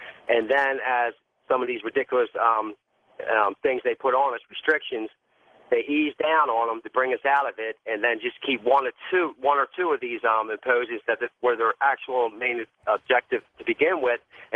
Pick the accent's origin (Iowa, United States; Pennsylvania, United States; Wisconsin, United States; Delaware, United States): Delaware, United States; Wilmington; from Wilmington, Delaware.